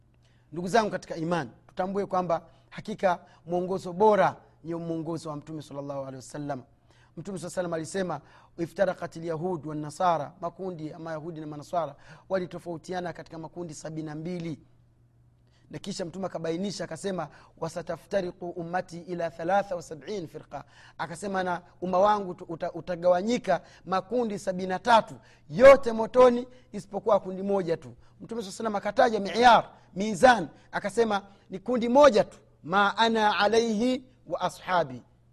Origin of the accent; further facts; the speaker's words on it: Tanzania; Sana labda kwa kule kwetu atakwambia, kwa kule Tanzania anasema, kwa nini sasa shehe mkuu anafanya?